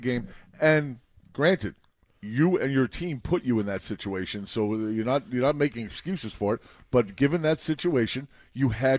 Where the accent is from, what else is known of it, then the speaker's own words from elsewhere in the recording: Boston, Massachusetts, United States; Well, it's growing up in Boston, we loved when the Yankees lost.